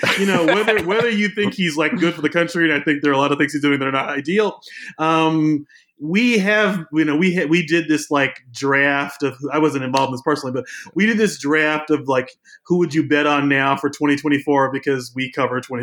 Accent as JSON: {"language": "English", "town": "Louisville", "region": "Kentucky", "country": "United States", "said": "Like, you know, I'm from Louisville. I live in Louisville. I'm black. I'm a journalist."}